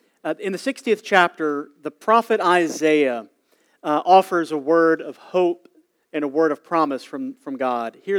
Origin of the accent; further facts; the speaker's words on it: Hattiesburg, Mississippi, United States; And so I grew up in Hattiesburg, and Hattiesburg is a pretty good-sized city, and it's hard to see the stars at night in Hattiesburg.